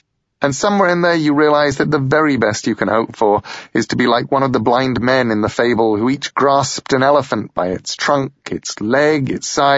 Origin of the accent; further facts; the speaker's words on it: England, United Kingdom; now in United States; I'm English. I like being English. I've kept my passport. I've kept as much of my accent as I could. And I'd lived in the US for almost 9 years